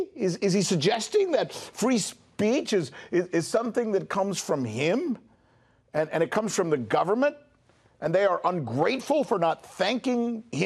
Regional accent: United States; I mean, I'm sorry, but when I watched this as an American

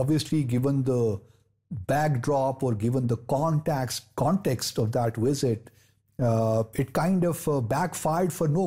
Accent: Pakistan; So as a Pakistani, I would wish that we do have some predictability in our political system.

